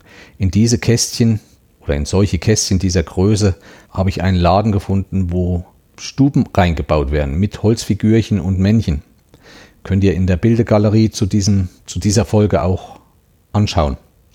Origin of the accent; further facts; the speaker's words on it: Thuringia, Germany; bei uns in Thüringen oder auch in anderen Gegenden zu Weihnachten stehen auch Schwibbögen in den Fenstern.